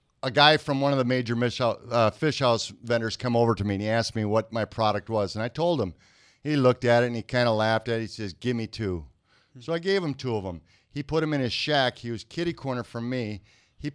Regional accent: St. Paul, Minnesota, United States; now in Oakdale, United States; I'm from Oakdale. I've lived there for about 20 years now. Grew up in St. Paul. Just an East Side kid.

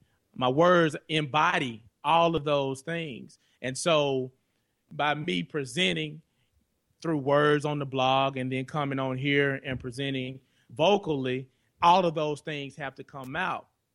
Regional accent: the South, United States; what I've experienced growing up in the South and the pride, of course, of coming from this region

